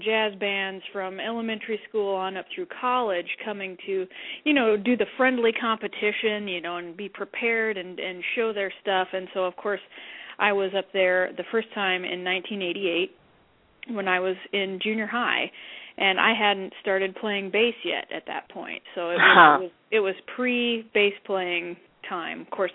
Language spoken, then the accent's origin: English; Idaho, United States; Well, yeah, you know, I'm from Idaho, as you know.